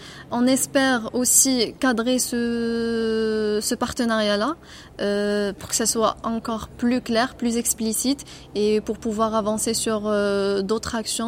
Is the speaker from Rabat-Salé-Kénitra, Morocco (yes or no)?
yes; Rabat, Rabat-Salé-Kénitra, Morocco; Je viens du Maroc, de Rabat. J'ai 27 ans.